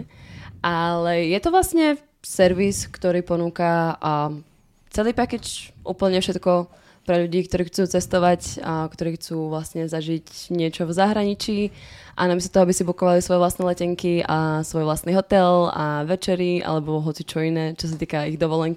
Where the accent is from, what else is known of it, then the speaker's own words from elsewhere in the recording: eastern Slovakia, Slovakia; accent: eastern Slovak; also born or lived in Prague, Czechia; Ja som úplne z východného Slovenska.